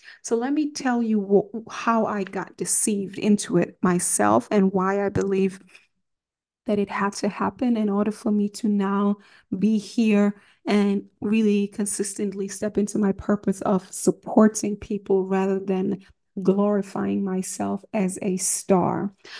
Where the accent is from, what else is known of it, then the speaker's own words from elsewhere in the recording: Germany; Even though I was like, I grew up in Germany, I really was more around the black and brown people, hip hop, and yeah, hip hop, R&B, creative scene.